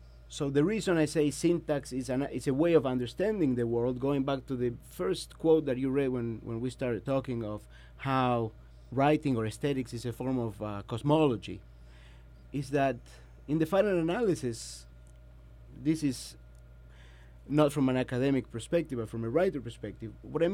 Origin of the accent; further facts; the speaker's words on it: Argentina; I'm from Argentina. I'm not American.